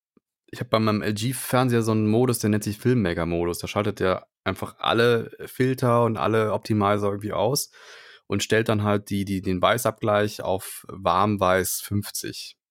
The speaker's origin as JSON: {"language": "German", "town": "Cologne", "region": "North Rhine-Westphalia", "country": "Germany", "tie": "born or raised there", "said": "Ich bin in Köln groß geworden."}